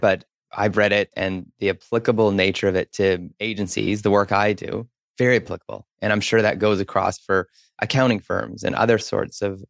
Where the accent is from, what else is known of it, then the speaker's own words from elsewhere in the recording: Spruce Grove, Alberta, Canada; now in Vancouver, Canada; Yeah, I grew up in Spruce Grove. Just outside